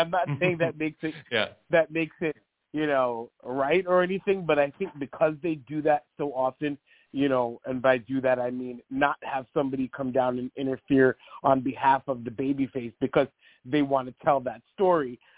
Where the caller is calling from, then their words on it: Albany, New York, United States; I'm calling from Albany.